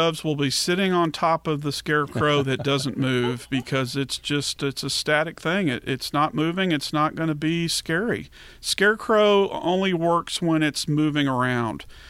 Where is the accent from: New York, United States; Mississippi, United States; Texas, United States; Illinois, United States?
Texas, United States; Dallas; When I was a kid growing up in Dallas in the 1970s